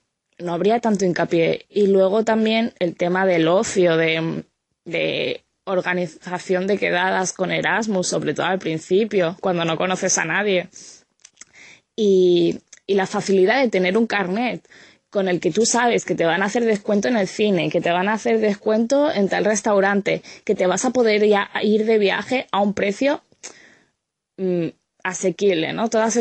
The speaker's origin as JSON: {"language": "Spanish", "region": "Catalonia", "country": "Spain", "said": "Nosotros como catalanes sí que es verdad que a lo mejor con otro tipo de ayudas podríamos acceder a universidades extranjeras"}